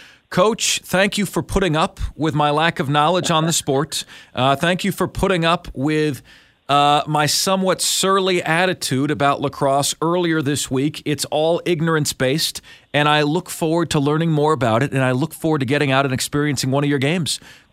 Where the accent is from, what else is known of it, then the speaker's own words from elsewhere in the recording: Kansas, United States; accent: Kansas; my Kansas accent and I will be there